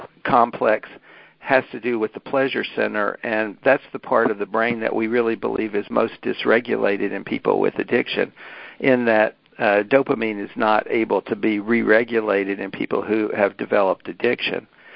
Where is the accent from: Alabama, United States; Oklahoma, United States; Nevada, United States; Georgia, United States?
Alabama, United States; but I'm from Alabama, and so things have to operate on simple principles for me based on my background.